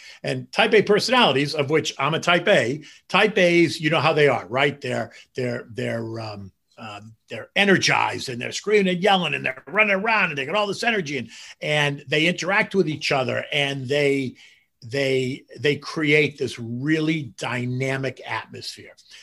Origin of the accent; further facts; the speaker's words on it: Boston, Massachusetts, United States; moved away as an adult; I was a freshman in college, and I'm a kid from Boston. I was going to school in D.C.